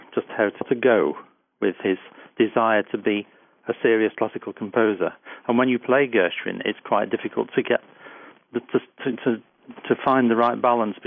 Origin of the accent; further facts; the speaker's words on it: United Kingdom; actually, we British pianists tend to do that all the time.